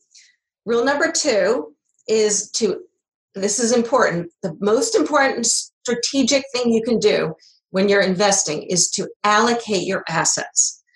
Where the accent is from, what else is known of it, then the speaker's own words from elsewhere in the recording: United States; so I'm from the United States, so that's the perspective I have